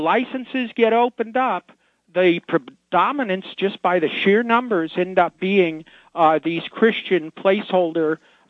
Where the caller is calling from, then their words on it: Woodstock, New York, United States; I'm calling from the Hudson Valley, Woodstock to be specific. And up here in the mid to upper Hudson Valley